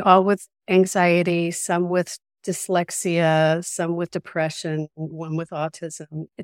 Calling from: Atlanta, Georgia, United States; I am zooming in from Atlanta, Georgia

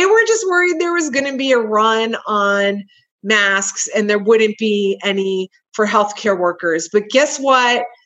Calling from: Lakewood, Colorado, United States; I am reporting from Lakewood, Colorado, right outside Denver.

